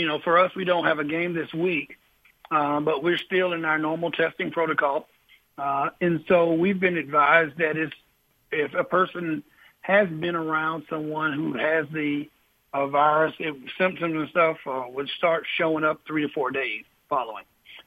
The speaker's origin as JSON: {"language": "English", "region": "South Carolina", "country": "United States", "tie": "born or raised there", "said": "I know some words that I never knew before growing up in South Carolina and never planned on hearing."}